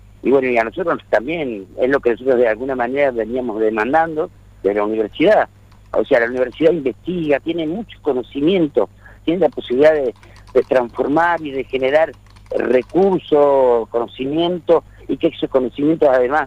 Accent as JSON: {"language": "Spanish", "country": "Uruguay", "moved": "yes", "said": "nosotros somos un grupo de artistas, o sea, que venimos de Uruguay en el año 90."}